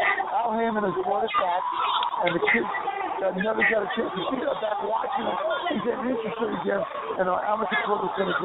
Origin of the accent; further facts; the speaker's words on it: New York, United States; Of course, I'm from New York. I'd love to see Cotto win